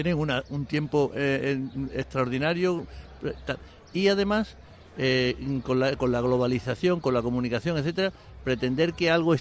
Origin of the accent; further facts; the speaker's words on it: Cádiz, Andalusia, Spain; yo soy de Cádiz